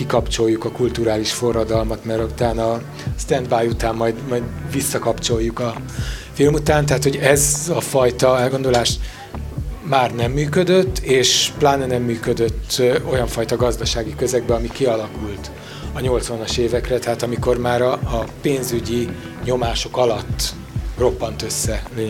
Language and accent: Hungarian; Budapest, Hungary; zuglói gyerek vagyok